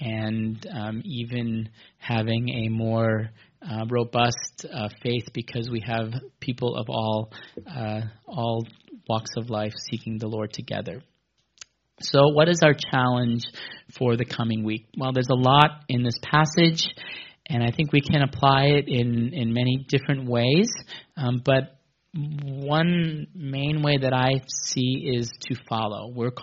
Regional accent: the North, United States; Northerners like myself, and we have people who are Southerners and part of Southern culture, and we're American, we're culturally American, but there are differences.

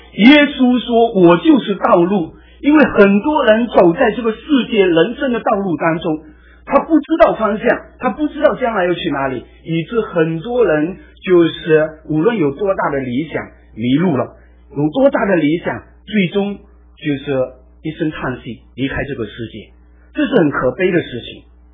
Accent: Malaysia; 我现在还拿马来西亚护照，我回去马来西亚的时候，我回到自己的国家，我其实是就是回家的，因为我是马来西亚的公民

